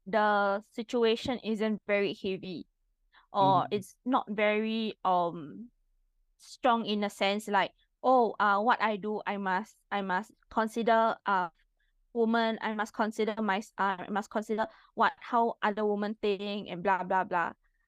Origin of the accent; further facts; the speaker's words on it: Singapore; English is a second language; from Singapore.